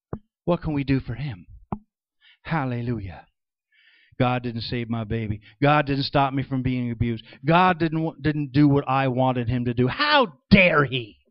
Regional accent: Middletown, New York, United States; my hometown of Middletown, New York

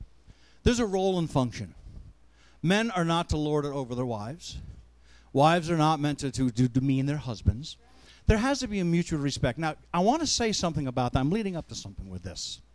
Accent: Pennsylvania, United States; Here I am from Pennsylvania, surrounded by New Jerseyites.

